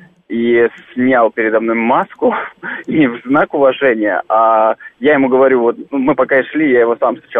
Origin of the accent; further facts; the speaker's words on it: Moscow, Russia; Хотя я сам москвич, но так как мы изолировались на даче.